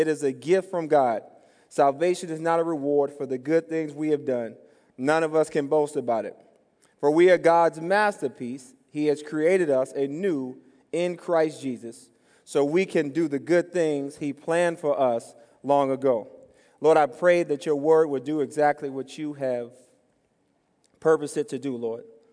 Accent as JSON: {"language": "English", "town": "New York City", "region": "New York", "country": "United States", "tie": "born or raised there", "said": "For example, I grew up in New York City, and when I grew up, we had we didn't go to Ralph's and Bond's."}